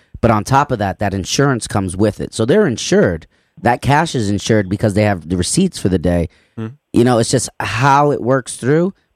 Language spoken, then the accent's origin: English; New York, United States; So I'm going to give you the devil's advocate because I'm from New York.